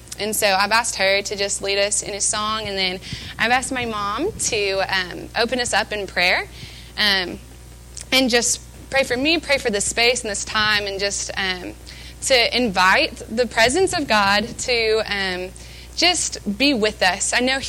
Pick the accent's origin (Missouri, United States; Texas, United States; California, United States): Missouri, United States; Ozark; I am from Ozark, Missouri. I am a senior here at Harding University